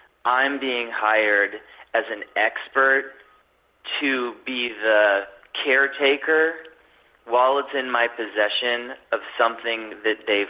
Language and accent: English; Lincoln, Nebraska, United States; And then I was born in Nebraska because they went to a religious college there. They were in a religious college, and then they went to the University of Nebraska. And then I grew up in the basement of a house in Lincoln, Nebraska.